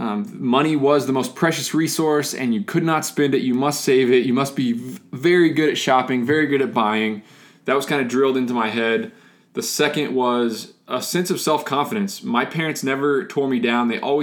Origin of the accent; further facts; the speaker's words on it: Indiana, United States; I was born in 1989 in Southern Indiana. My dad was a construction manager for a local business. My mom was a school nurse at my high school. I was a middle-class kid, lived on a farm out in the middle of nowhere.